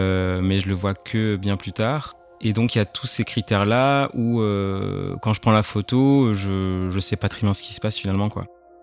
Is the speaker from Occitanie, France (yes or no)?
yes; Perpignan, Occitanie, France; born there; je suis photographe et journaliste. Je suis né à Perpignan, dans le sud de la France.